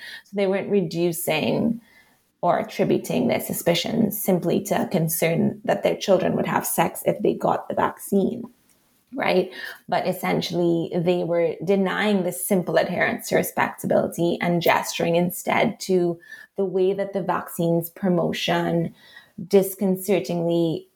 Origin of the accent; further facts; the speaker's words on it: Trinidad & Tobago; accent: Trinidadian; because I was very naive going in to Barbados, thinking that with the way I looked as a Black woman with my Trinidadian accent, I would have an affinity of sorts with the Afro-Barbadians whom I was interviewing.